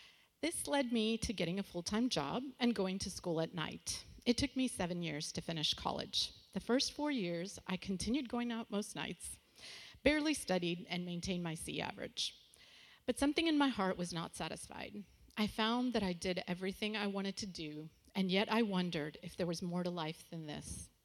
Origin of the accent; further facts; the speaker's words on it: Chicago, Illinois, United States; my younger sister and I joined our parents. I was 9 at the time. We absolutely loved growing up in Chi-Town and grew up as avid Cubs fans.